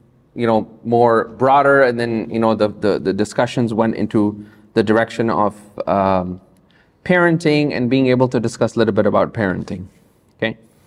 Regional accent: Atlanta, Georgia, United States; I'm from Atlanta.

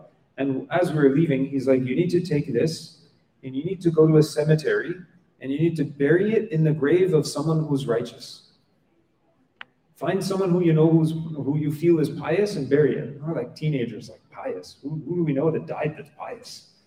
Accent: Montreal, Quebec, Canada; I remember when we were young, we came from Montreal.

